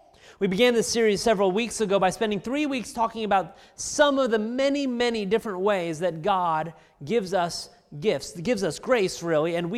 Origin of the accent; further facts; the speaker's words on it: California, United States; When I was growing up in California, my family and I used to go to visit occasionally a lake high up in the mountains.